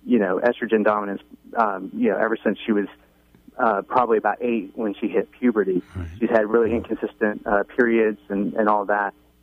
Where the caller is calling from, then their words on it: Atlanta, Georgia, United States; I'm calling from Atlanta.